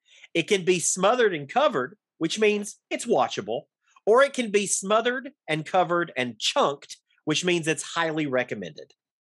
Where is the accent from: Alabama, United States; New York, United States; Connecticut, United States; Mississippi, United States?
Alabama, United States; Okay, I'm Alabama.